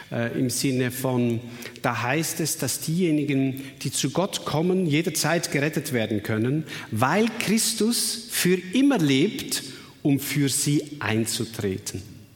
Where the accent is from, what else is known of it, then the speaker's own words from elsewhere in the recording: Switzerland; Denn bei uns in der Schweiz, wenn ich irgendwo bin